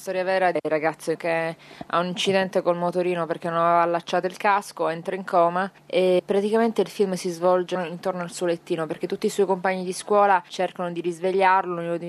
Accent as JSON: {"language": "Italian", "town": "Messina", "region": "Sicily", "country": "Italy", "tie": "born there", "said": "Sono nata a Messina, in un quartiere, non è uno dei quartieri più fortunati, dove comunque vivono ancora oggi i miei genitori"}